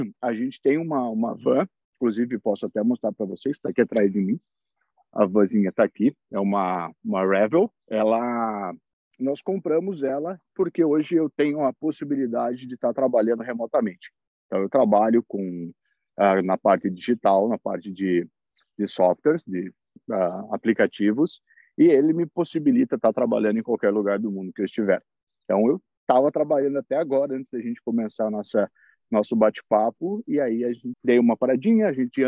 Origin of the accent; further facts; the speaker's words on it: Curitiba, Paraná, Brazil; now in Redwood Shores, United States; eu sou de Curitiba, no estado do Paraná, e eu moro nos Estados Unidos desde setembro de 2017. Eu moro na Califórnia, precisamente na cidade de Redwood Shores